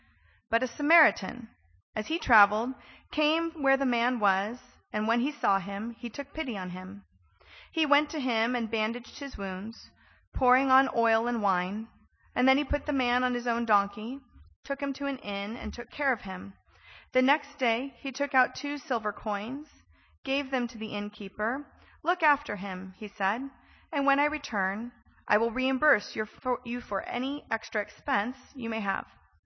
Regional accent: California, United States; Also, he's Californian. I'm Californian.

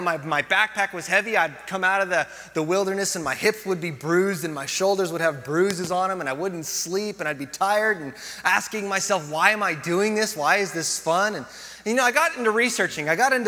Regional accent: Yucaipa, California, United States; I grew up in Yucaipa before it was like Yucaipa that you know it, okay? When I grew up in Yucaipa, it was all about chicken ranches and cattle farms

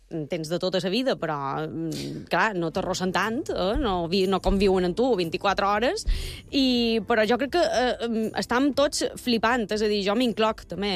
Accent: Sant Ferriol, Balearic Islands, Spain; born or raised there

